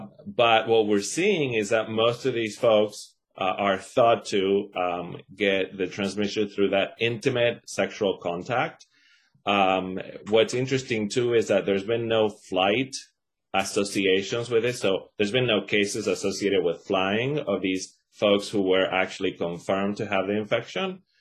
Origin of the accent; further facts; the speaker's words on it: Argentina; I'm originally from Argentina, so I actually have the shot, have had the shot.